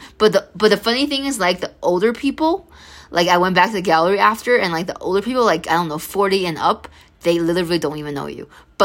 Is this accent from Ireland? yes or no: no; New York, United States; I grew up in the Hamptons. I've been around celebrities.